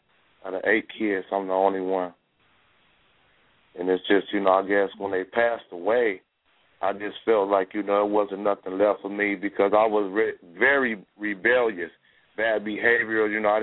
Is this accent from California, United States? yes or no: yes; California, United States; You know, I'm from California.